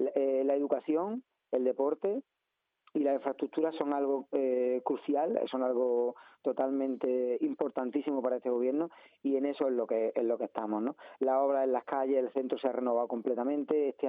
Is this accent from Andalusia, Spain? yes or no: yes; Encinas Reales, Andalusia, Spain; cuando llegue la noche, pues voy a dormir a mi pueblo, Encinas Reales, que es donde estoy tranquilo